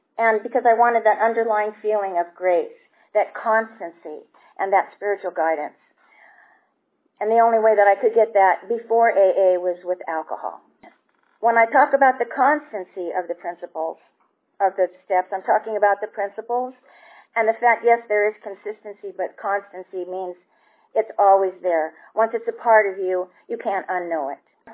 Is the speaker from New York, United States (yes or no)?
no; San Diego, California, United States; born there; I was born in San Diego, California in 1947, one of the early baby boomers.